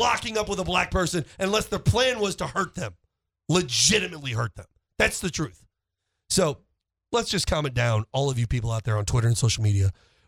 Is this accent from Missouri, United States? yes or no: yes; Missouri, United States; I grew up in the Ferguson, Florissant School District myself. Now, I didn't grow up in Ferguson.